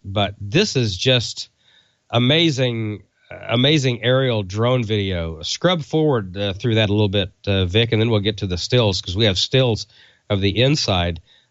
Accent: Oklahoma, United States; You know, growing up in Oklahoma, I mean, I have an affinity for these storms because I've been through several, and, in fact, I used to chase them.

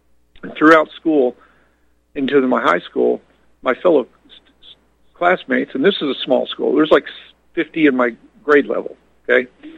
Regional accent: Missouri, United States; And I'm from Missouri, and I'm currently in Pennsylvania, but I'm from Missouri. I'm a Missourian, you know, a stubborn old mule.

